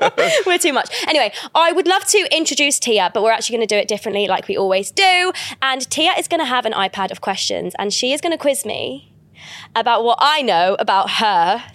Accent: Australia; Yes, I'm Australian.

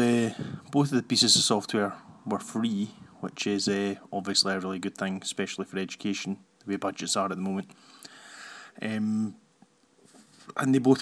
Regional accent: Scotland, United Kingdom; I used as a Scottish educator, we get to use the Scottish voices, Heather and Stuart

